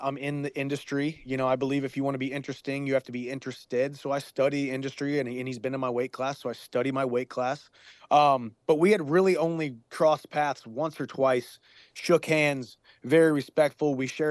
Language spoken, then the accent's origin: English; Missouri, United States; Even if I walked on to Mizzou, where I wanted to go in my home state of Missouri